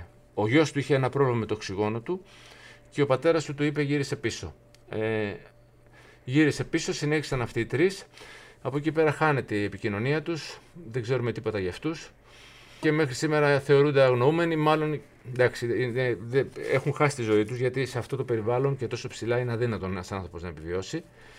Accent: Greece; που καλέστηκα εγώ ως Έλληνας εκεί.

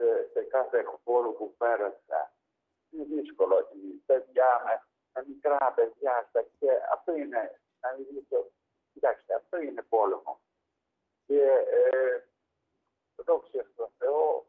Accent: Ukraine; Greek is a second language; now in Piraeus, Greece; Έφυγα από την Ουκρανία. Πέντε μέρες δρόμος και εδώ 3-4 μέρα.

